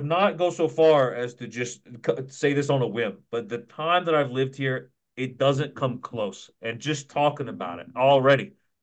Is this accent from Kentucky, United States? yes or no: yes; Kentucky, United States; Growing up in Kentucky, driving there, I didn't really have any frame of reference.